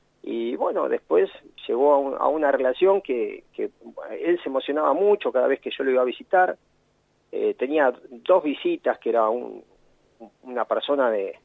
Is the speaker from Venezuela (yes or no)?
no; Moreno, Buenos Aires Province, Argentina; No, yo soy de Moreno.